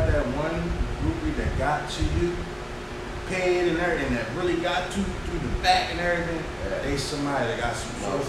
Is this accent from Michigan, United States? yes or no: no; Philadelphia, Pennsylvania, United States; I've been out of my, I'm from Philadelphia.